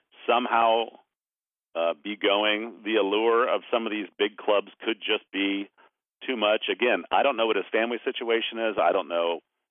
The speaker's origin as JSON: {"language": "English", "country": "United States", "said": "I know he's American. I'm American, so I have a little affinity for him there."}